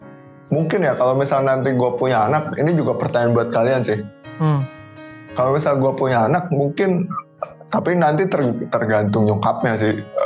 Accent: Java, Indonesia; gue kan cuma itulah seperempat Jawa, bokap kan Palembang asli gitu. Terus tapi gue dibesarkan di Jawa.

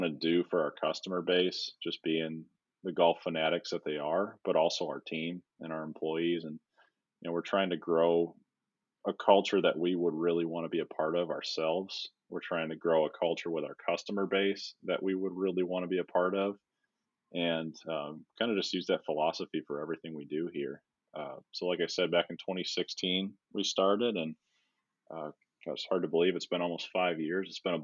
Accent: Wisconsin, United States; I grew up in Wisconsin, so I had to find something to do for the dreary 6 months of winter that we were faced with just about every year.

